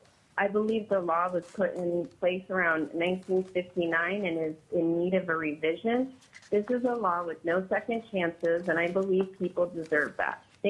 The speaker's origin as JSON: {"language": "English", "region": "Alaska", "country": "United States", "moved": "yes", "said": "I'm from Alaska. My family's homestead is in Talkeetna, and I now live in Illinois."}